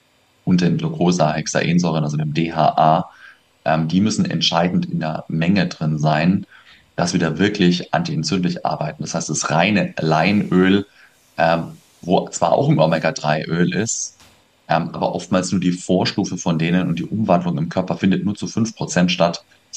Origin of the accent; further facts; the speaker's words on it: Bavaria, Germany; also born or lived in Vienna / Stuttgart; now in Sauerland, Germany; Ich komme tatsächlich aus der Erlangen-Nürnberger